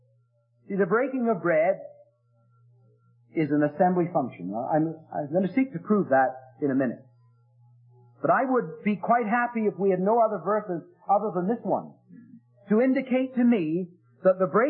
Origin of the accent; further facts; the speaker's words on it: England, United Kingdom; now in Canada; When we came over from England, for example, we brought a letter of commendation from an assembly. But the assembly in Abbotsford didn't know anything about the assembly we came from.